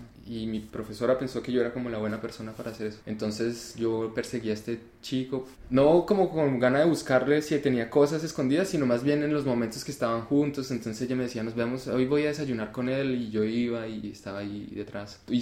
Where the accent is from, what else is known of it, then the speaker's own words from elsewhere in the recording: Bogotá, Bogotá D.C., Colombia; moved away as an adult; now in France; Nací y crecí en Colombia, en Bogotá. Y luego a los 21, 22 me fui a vivir a Francia con planes no muy precisos, con intereses más bien.